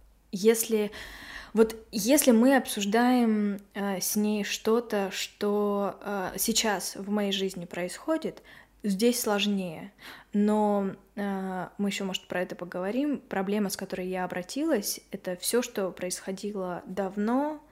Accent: Russia; мы обе из России

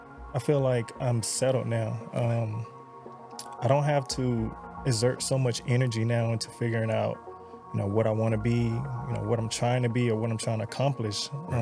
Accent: Atlanta, Georgia, United States; born there; also born or lived in Bronx, New York; I was born in Atlanta.

